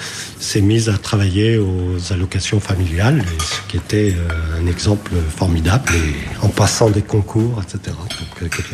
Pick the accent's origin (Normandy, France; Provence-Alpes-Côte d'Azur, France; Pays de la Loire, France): Normandy, France